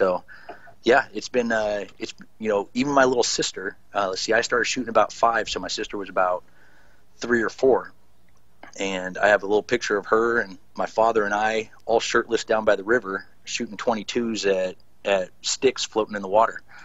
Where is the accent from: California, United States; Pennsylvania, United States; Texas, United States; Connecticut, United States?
California, United States; I am. I'm based out of California now. I was born and raised here in Northern California.